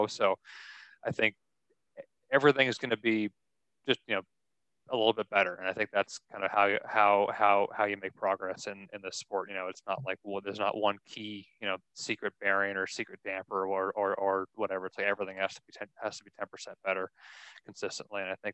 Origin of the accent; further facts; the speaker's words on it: Toronto, Ontario, Canada; my hometown race, the Toronto Indy, that's a big one for us.